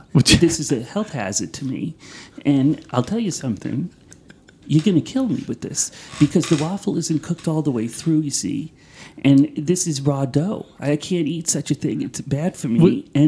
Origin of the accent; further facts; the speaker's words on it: Boston, Massachusetts, United States; And by the way, I am fucking from Boston.